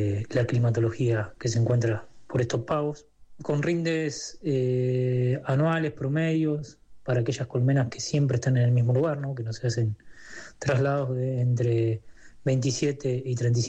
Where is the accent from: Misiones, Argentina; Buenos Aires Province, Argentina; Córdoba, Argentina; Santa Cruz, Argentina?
Buenos Aires Province, Argentina; Trenque Lauquen; tengo 35 años, soy oriundo de Trenquelauquen y soy apicultor desde que tengo 17 años.